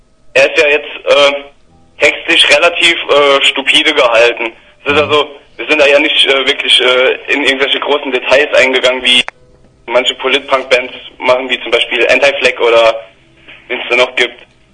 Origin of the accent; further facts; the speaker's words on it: Mittelreidenbach, Rhineland-Palatinate, Germany; wir sind alle hier aus Mittelreidenbach, haben die meiste Zeit von unserem Leben davor hier gebracht.